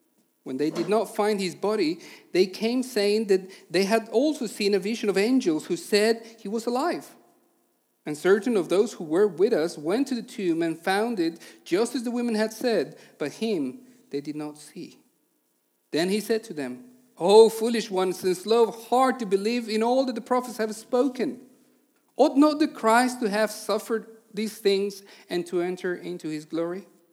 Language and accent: English; Mexico; now in London, United Kingdom; I'm originally from Mexico, but we live and serve in England, in the south of London, in a Calvary Chapel in Leatherhead.